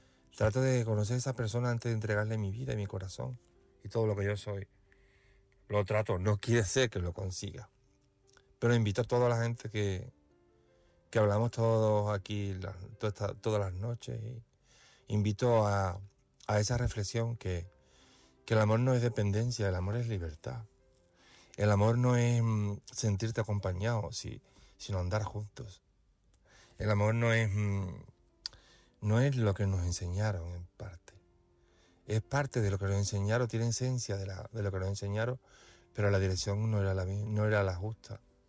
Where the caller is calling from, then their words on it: Seville, Andalusia, Spain; de Sevilla y llamo para apoyar esta noche